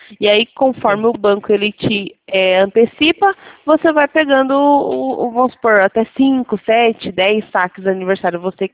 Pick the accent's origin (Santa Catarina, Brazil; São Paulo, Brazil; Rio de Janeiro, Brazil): São Paulo, Brazil; Eu sou de São Paulo também.